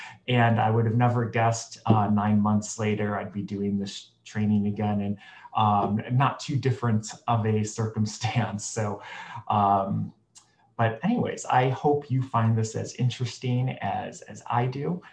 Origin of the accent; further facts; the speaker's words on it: Cleveland, Ohio, United States; the Cleveland Clinic, which, by the way, is where I was born and raised in Cleveland.